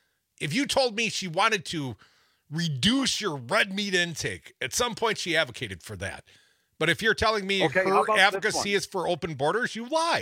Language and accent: English; Madison, Wisconsin, United States; It's beautiful here in glorious Madison, Wisconsin, my hometown.